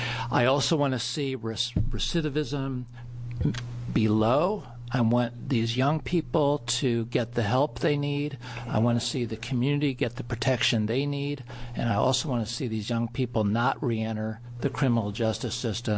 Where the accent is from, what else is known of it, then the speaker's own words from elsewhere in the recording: Medford, Oregon, United States; I'm from Medford.